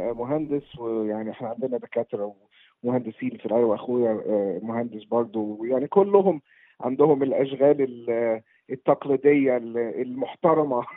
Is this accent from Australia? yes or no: yes; Australia; also born or lived in Egypt; now in London, United Kingdom; أنا اتولدت في مصر وأهلي جم هنا وأنا عندي سنتين، فمتربي هنا وأسترالي مصري، يعني أكتر وقت قضيته في بلد تانية كان أستراليا، بس دلوقتي عايش في لندن.